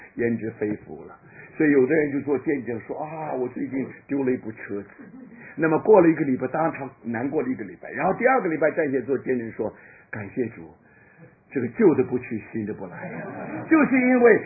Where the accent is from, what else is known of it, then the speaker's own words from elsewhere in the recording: China; 我们中国人常常问一句话，今天是什么风把你吹来的